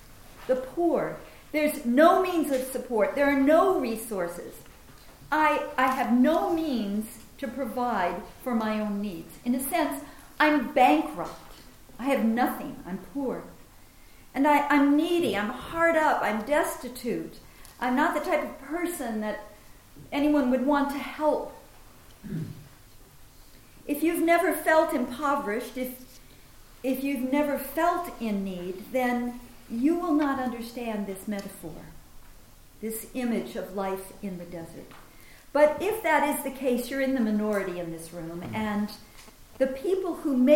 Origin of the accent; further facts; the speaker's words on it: Minneapolis, Minnesota, United States; When I was a teenager, I grew up in Minneapolis, Minnesota, right in the center of the states, right below Canada.